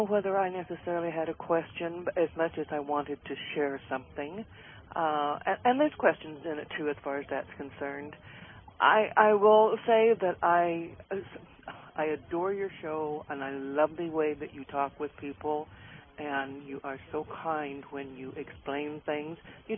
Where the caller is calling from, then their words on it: Chehalis, Washington, United States; from Chehalis.